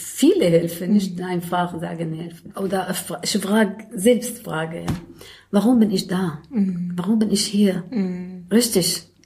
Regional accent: Syria; German is a second language; now in Berlin, Germany; Ich habe gesagt, ich komme aus Syrien.

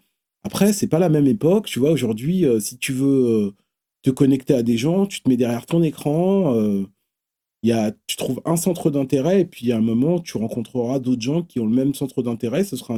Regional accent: Bobigny, Île-de-France, France; je viens du Pont-de-Sèvres, à Bobigny. Donc je viens du 9-3. Et j'arrive dans le 9-2.

